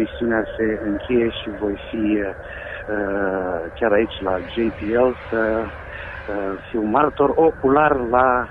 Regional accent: Romania; sunt mândru că suntem români și suntem suficient de buni ca să fim apreciați

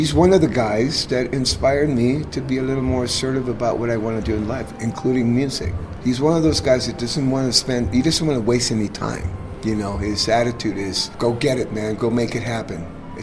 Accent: Tijuana, Baja California, Mexico; I grew up in Mexico.

